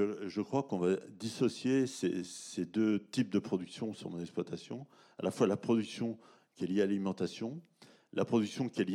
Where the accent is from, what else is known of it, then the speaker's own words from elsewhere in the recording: Centre-Val de Loire, France; Alors, comme on n'a déjà plus de forêt chez nous, en Beauce, on a relativement peu de forêt et peu de haies.